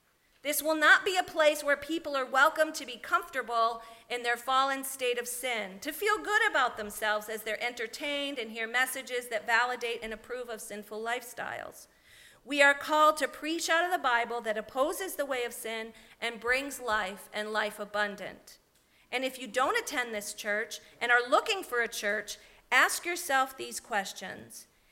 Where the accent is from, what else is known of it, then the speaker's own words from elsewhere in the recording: Connecticut, United States; I asked if she was from my hometown in Connecticut.